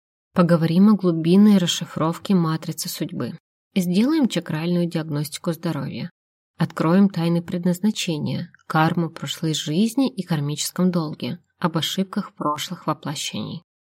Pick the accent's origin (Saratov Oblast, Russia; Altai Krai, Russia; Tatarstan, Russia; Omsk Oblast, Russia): Altai Krai, Russia; Barnaul; born there; Родилась я в Барнауле, столице Алтайского края. Там мои корни и официальное место дислокации иногда. Но предпочитаю больше жить в небольшой деревеньке городского типа.